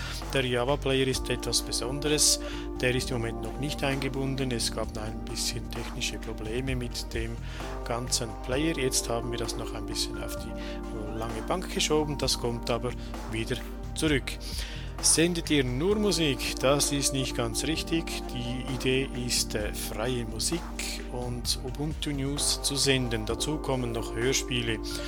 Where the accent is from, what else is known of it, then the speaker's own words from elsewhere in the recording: Switzerland; accent: Swiss German; versuche ich das dann mal auf unser Schweizerdeutsch. Vielleicht verstehst du das ja als Österreicher.